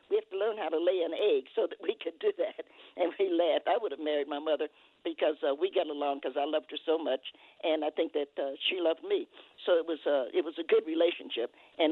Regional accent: Knoxville, Tennessee, United States; And Knoxville is home. I was born in Knoxville.

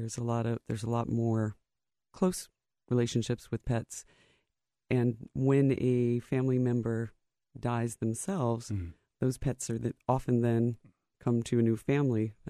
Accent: Grosse Pointe, Michigan, United States; also born or lived in Lynchburg, Virginia; That's correct. And we brought our beagle, our Virginia beagle, up to Michigan with us.

